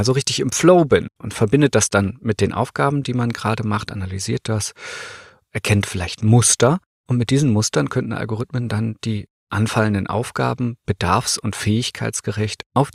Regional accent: Northern Germany, Germany; Ich komme ja aus Norddeutschland

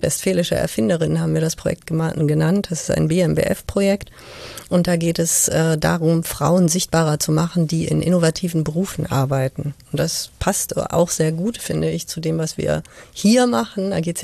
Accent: Cologne, North Rhine-Westphalia, Germany; Ich bin Kölnerin.

